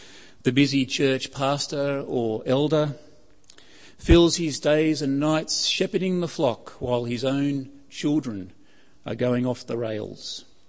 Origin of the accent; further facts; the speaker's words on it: Canberra, Australian Capital Territory, Australia; A friend of mine in the youth group in the church that I grew up in Canberra, left school, got his first job